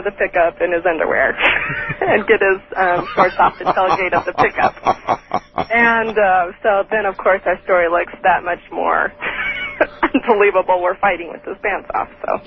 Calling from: Oregon, United States; I'm calling from

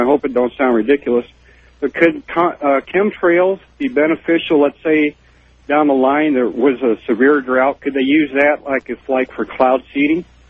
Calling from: Rapid City, South Dakota, United States; also born or lived in Nevada; I'm calling from Rapid City, South Dakota.

